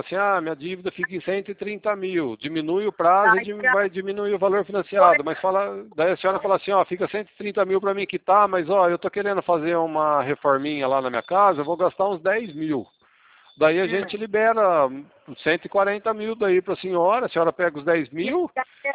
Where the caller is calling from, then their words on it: Pirassununga, São Paulo, Brazil; Isso, nós somos de Pirassununga. Pirassununga aqui também tem